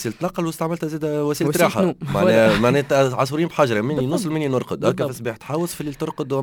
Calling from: Algeria; انا مستمع من الجزائر

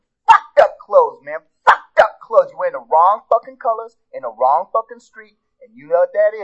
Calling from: New York, United States; I'm from Harlem, New York.

